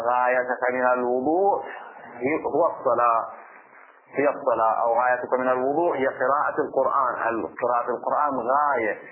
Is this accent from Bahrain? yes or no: yes; Bahrain; بعض الإشكالات عندنا في البحرين